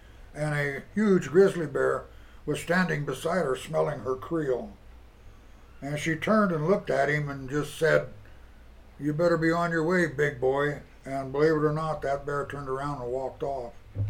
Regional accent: Denver, Colorado, United States; born there; And I was born in Denver General Hospital in Denver, Colorado.

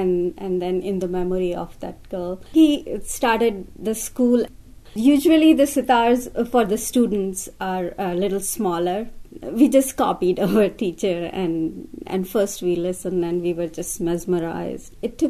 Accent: Uttar Pradesh, India; English is a second language; also born or lived in Rajasthan; now in Johnston, United States; Originally, I'm from India, but now I live with my husband in Iowa, Johnston, with my two kids. I came in America in 1992. I'm from Uttar Pradesh. It's a state near Delhi. I studied in state of Rajasthan.

